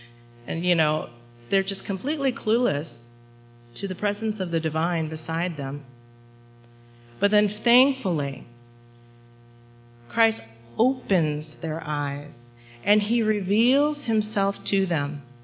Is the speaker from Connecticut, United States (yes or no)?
no; Elkhart, Indiana, United States; also born or lived in Costa Rica; I was born in Costa Rica, so my family adopted me when I was 19 months old. So in case you're wondering about the resemblance, that's where the adoption kind of helps that. But I did grow up in Elkhart, Indiana, so that was my home place.